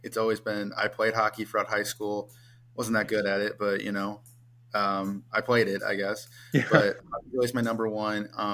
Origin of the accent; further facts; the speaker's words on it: Clyde, Ohio, United States; I'm from Clyde, Ohio, a small town near Cedar Point.